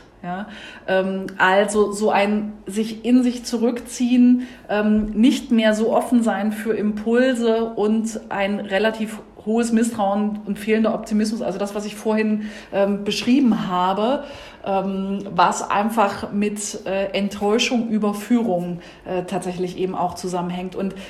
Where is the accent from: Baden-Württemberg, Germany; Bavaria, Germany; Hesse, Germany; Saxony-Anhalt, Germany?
Saxony-Anhalt, Germany; so ein Land, Bundesland, wie, wo ich herkomme, Sachsen-Anhalt